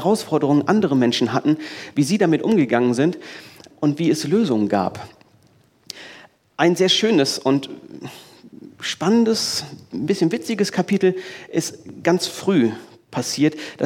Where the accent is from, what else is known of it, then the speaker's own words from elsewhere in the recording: Germany; Fast überall auf der Welt ist das so ungeordnet, wie wir als Deutsche es empfinden würden.